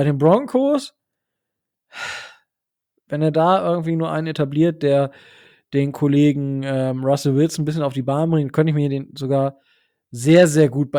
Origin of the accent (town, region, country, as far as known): Lower Saxony, Germany; born or raised there